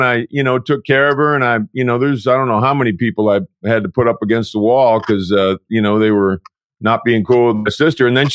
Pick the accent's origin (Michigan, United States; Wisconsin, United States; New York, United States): Michigan, United States; So, you know, I grew up in Michigan and the Midwest, and at that time, Michigan was everybody's dad.